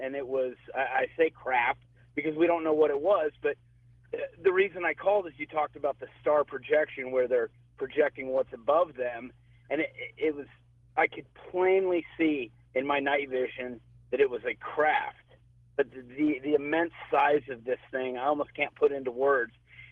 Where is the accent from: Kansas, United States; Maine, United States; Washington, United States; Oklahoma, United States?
Kansas, United States; I grew up in Kansas in the flight path of McConnell Air Force Base.